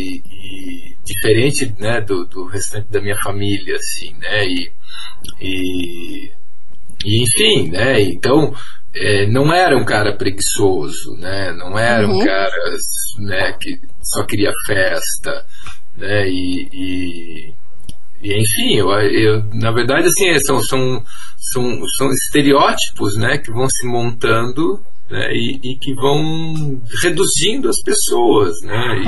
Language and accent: Portuguese; Santa Catarina, Brazil; eu vim de Santa Catarina enfim, é uma outra cultura também, um outro jeito